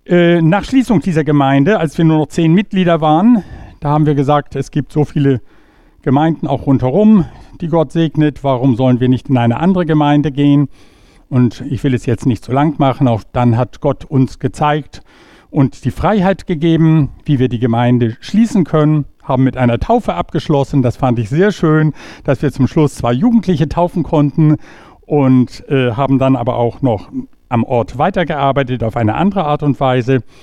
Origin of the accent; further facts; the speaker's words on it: Rendsburg, Schleswig-Holstein, Germany; Ich bin 67 Jahre alt, geboren und aufgewachsen in Rendsburg.